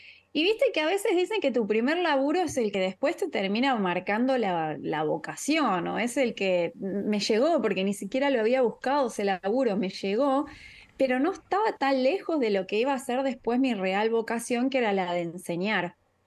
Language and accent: Spanish; Argentina